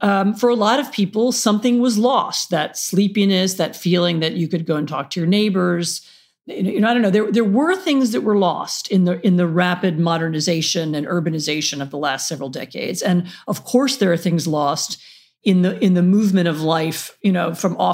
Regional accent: Washington, District of Columbia, United States; I grew up in Washington, D.C., and the city that I remember from my childhood, which was very small and sleepy

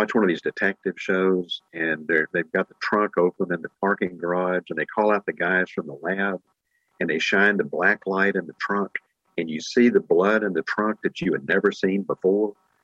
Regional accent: Mississippi, United States; I grew up in Jim Crow, Mississippi. I was born in the 1950s

